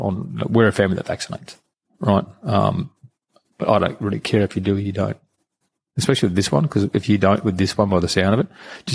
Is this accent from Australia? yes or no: yes; Rockhampton, Queensland, Australia; I come from Rockhampton, right? And so if you didn't actually leave that town